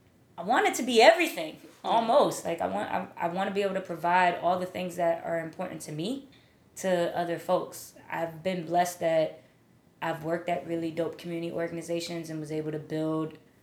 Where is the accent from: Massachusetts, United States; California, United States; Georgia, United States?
Massachusetts, United States; Springfield; now in Brooklyn, United States; No, I'm from Springfield, Massachusetts.